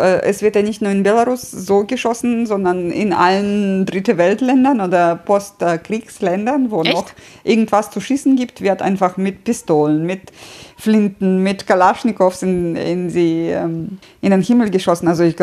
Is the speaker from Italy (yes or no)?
no; Russia